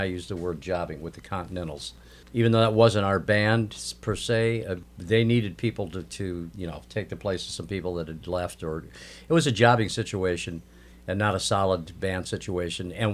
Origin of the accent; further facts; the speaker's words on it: St. Paul, Minnesota, United States; born there; born August 18th, 1946 in St. Paul.